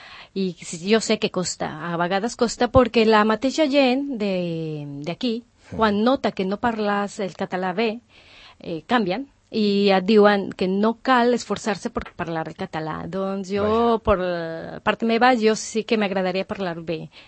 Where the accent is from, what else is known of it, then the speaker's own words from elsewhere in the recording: Guadalajara, Jalisco, Mexico; now in Spain; Mira, jo soc mexicana, jo soy de Guadalajara, México, i vaig arribar aquí